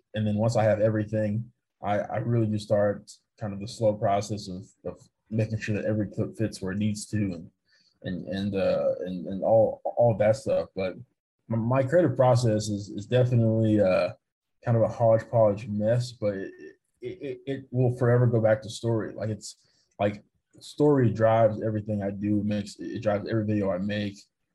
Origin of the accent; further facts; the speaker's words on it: St. Louis, Missouri, United States; And I was a huge baseball fan growing up in St. Louis, growing up a Cardinals fan.